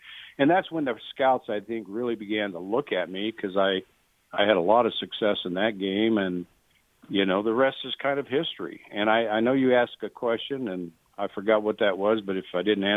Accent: Wyoming, United States; born there; no, I was born in Wyoming, but I kicked for Adams State College, you know.

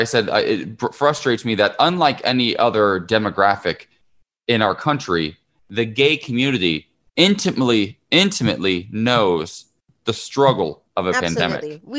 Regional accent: Ohio, United States; We're going to be talking about an Ohio native. She's from my home state, Halle Berry, in some hot water right now.

